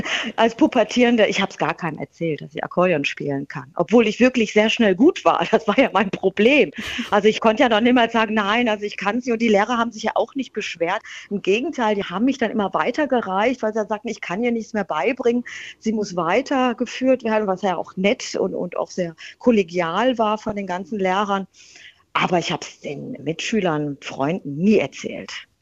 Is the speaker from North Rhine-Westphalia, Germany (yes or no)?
yes; North Rhine-Westphalia, Germany; ich bin im Ruhrgebiet aufgewachsen. Ich verstehe die Leute. Ich tick auch so.